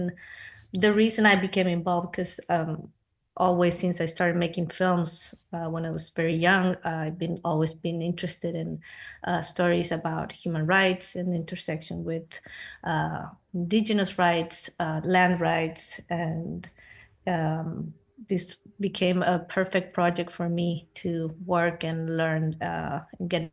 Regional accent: Chile; English is a second language; I am from Chile, but I've been living back and forth between Santiago and the Bay Area.

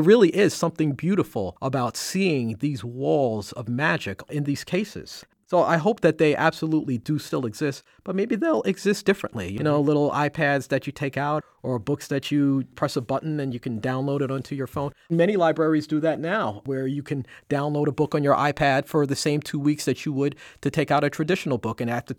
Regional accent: Bronx, New York, United States; Because prior to that, as a kid growing up in Eastchester Projects in the Bronx, you didn't have a lot of role models.

